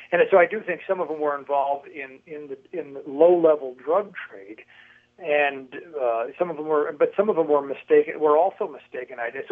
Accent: Chicago, Illinois, United States; I grew up in Chicago, and in my neighborhood, there hasn't been a shooting in 20 years.

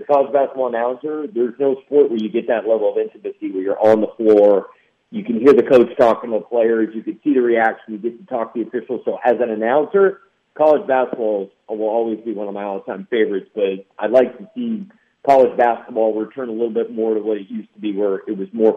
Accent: Madison, Wisconsin, United States; you know, I'm from Madison, like, the guy wasn't even a big deal at the Big Ten.

